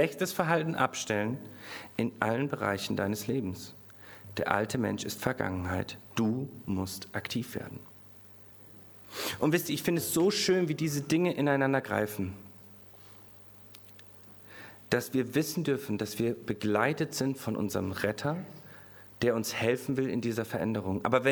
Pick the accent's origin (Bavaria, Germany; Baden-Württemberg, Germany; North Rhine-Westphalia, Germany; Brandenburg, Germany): Bavaria, Germany; Weil ich bin in Bayern aufgewachsen.